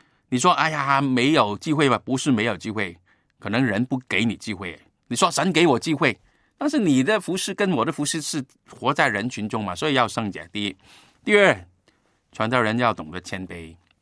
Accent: Guangdong, China; 用我们广东人的用语，很多人的生命一塌糊涂，很不容易啊。

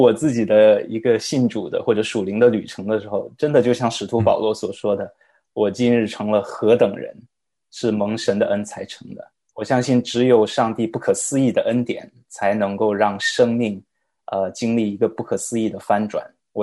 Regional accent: China; now in United States; 我是一名来自中国内地的家庭教会的牧师，是一名85后的牧师，我1985年生人，我有一个太太，两个孩子，目前在美国学习神学。

